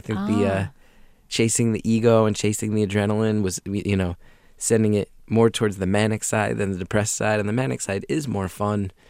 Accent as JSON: {"language": "English", "region": "New Jersey", "country": "United States", "said": "And, you know, being Irish Catholics from North Jersey, my mom also just never followed up."}